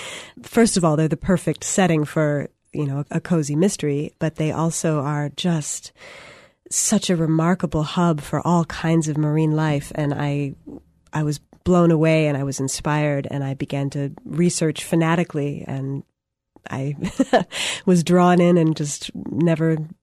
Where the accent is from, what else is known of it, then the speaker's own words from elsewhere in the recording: Chicago, Illinois, United States; I'm a Midwesterner born and bred. I was, you know, raised in Chicago and have really never lived far from there.